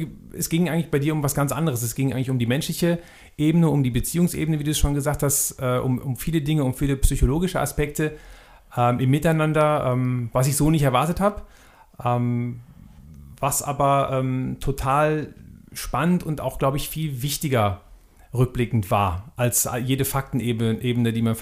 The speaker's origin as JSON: {"language": "German", "region": "North Rhine-Westphalia", "country": "Germany", "tie": "born or raised there", "moved": "as an adult", "said": "Geografisch komme ich aus dem Rheinland, bin aus der näheren Umgebung von Köln, bin dort aufgewachsen, habe dort studiert."}